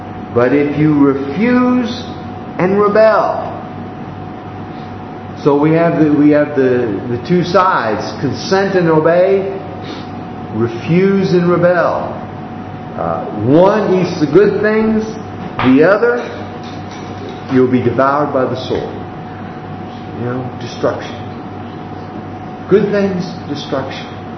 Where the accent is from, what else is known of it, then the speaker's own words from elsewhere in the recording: Massachusetts, United States; I grew up in Massachusetts and it snowed all the time.